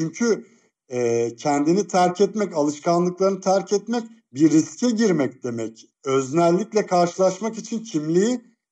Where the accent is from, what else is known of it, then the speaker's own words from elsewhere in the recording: Eskişehir, Turkey; born there; Ben Eskişehir doğumluyum mesela.